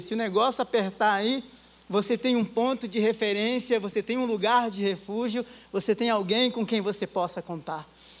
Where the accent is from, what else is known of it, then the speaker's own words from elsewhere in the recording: Rio Grande do Norte, Brazil; also born or lived in abroad; eu não sou de São Paulo, eu sou do Rio Grande do Norte, não é? Já morei em vários lugares também aí do Brasil, morei fora do Brasil